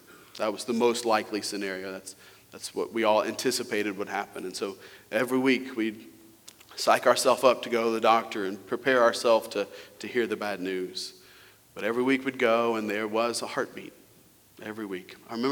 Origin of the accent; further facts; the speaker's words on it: Kentucky, United States; I grew up in Eastern Kentucky, and so Nancy grew up here, so we went to Kentucky and after seminary and tried to do ministry and things there, and then ended up moving here to Tennessee.